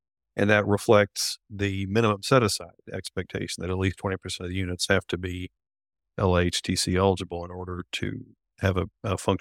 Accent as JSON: {"language": "English", "region": "North Carolina", "country": "United States", "tie": "born or raised there", "said": "It's basically the population of my home state here in North Carolina and the size of one of its counties."}